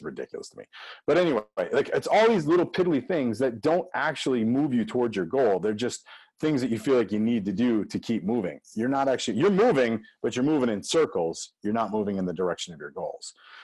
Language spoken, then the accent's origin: English; Illinois, United States; And I grew up in Illinois. I actually grew up in a farming family, so this one is super near and dear to me.